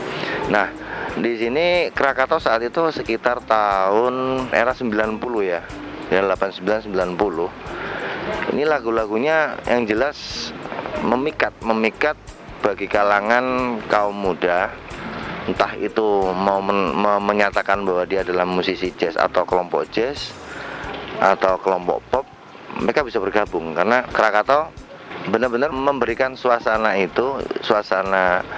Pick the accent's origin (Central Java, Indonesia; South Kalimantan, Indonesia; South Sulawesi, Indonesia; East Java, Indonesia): East Java, Indonesia; Surabaya; Waktu itu saya kebetulan masih berada di kota saya sendiri di Surabaya.